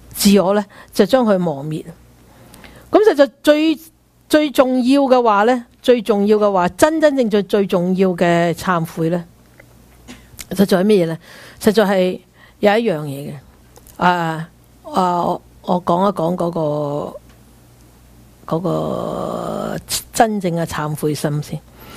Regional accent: China; 即我們中國人不是經常說浪子回頭怎樣，金不換嘛

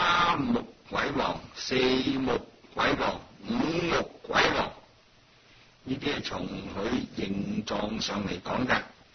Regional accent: China; 我哋中国人称为哪吒

